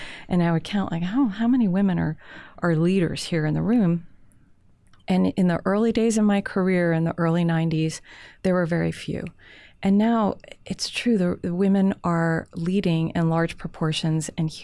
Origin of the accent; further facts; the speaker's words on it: New York, United States; the place where I grew up in New York, it was never a question that I would have a future as a working woman.